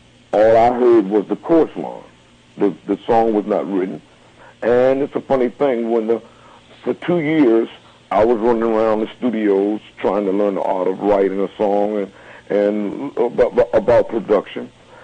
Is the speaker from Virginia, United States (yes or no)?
yes; Norfolk, Virginia, United States; now in Detroit, United States; That was the first thing that I heard when I came to Detroit from Norfolk, Virginia